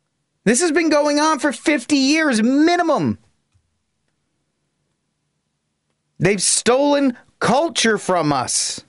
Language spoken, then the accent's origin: English; Rhode Island, United States; now in Texas, United States; I, as a man in Texas, have to fund abortions in California and Oregon, in my home state of Rhode Island